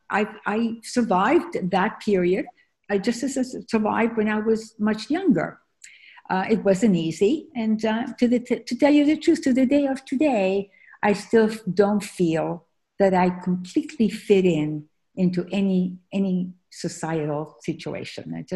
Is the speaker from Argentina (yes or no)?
yes; Argentina; It was a much more difficult journey than I realized, and I was still Argentinian. I still had a strong hold for the country that I felt in my heart was mine